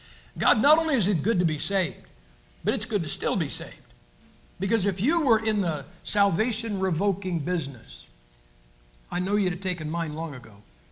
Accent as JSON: {"language": "English", "region": "Idaho", "country": "United States", "said": "We're from Idaho. There's a lot of Mormons there."}